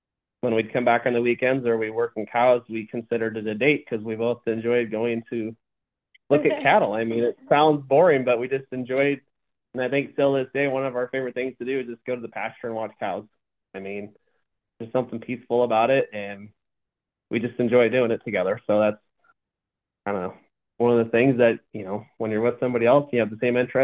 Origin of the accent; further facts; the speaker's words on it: Scribner, Nebraska, United States; So I'm originally from Scribner, where we actually live now. We only live about 3 miles from where my mom homesteaded, or my mom's family homestead, I should say.